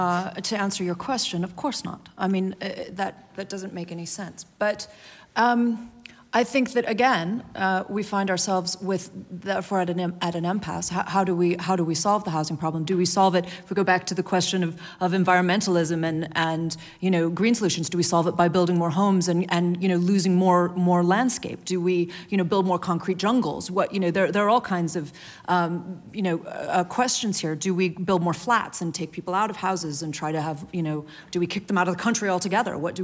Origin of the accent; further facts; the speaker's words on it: United States; And I am an American, so that I'm certainly not apologizing.